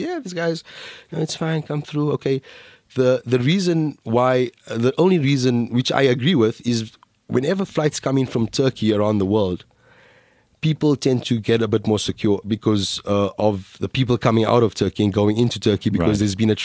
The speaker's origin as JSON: {"language": "English", "town": "Alexandra", "region": "Gauteng", "country": "South Africa", "tie": "born or raised there", "said": "I grew up in a part of South Africa. Dory must have told you I was born in Alexandra Township."}